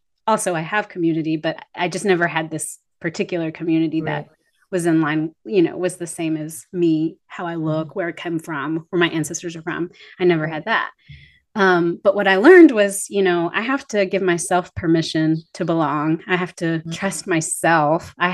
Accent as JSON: {"language": "English", "region": "Louisiana", "country": "United States", "tie": "born or raised there", "said": "I grew up in Louisiana and we didn't have certain foods. And so now even living in Texas for a decade"}